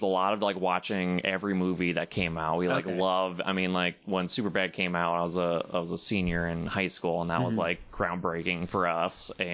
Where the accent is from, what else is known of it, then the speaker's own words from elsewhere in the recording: Duluth, Minnesota, United States; Well, yeah, like you said, I'm from Duluth, Minnesota originally.